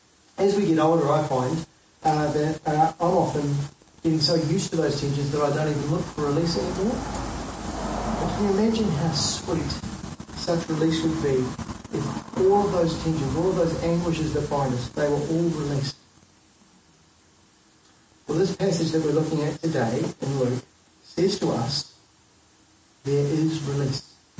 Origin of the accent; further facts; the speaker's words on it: Canterbury, New Zealand; So I grew up in North Canterbury. I went away, and then I came back many years later.